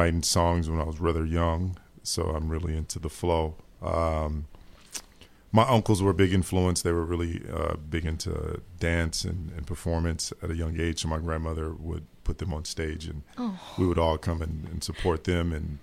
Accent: Madison, Wisconsin, United States; But it was hard not to be influenced by Jimmy growing up in Madison.

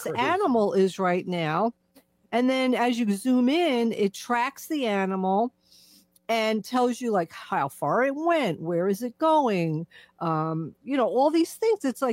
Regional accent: New York, United States

